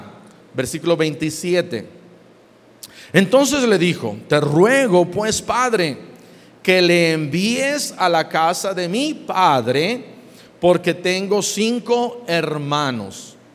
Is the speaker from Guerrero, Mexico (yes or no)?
yes; Iguala, Guerrero, Mexico; Yo crecí en Iguala Guerrero y ahí le decían la antesala del infierno, porque es un lugar que hace mucho calor